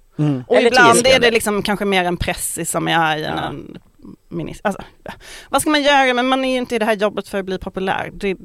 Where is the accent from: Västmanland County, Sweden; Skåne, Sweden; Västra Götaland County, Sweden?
Skåne, Sweden; Malmö; Jag kom ju från Malmö då, men nu har jag träffat många som är så, för så är folk i Stockholm, har jag insett.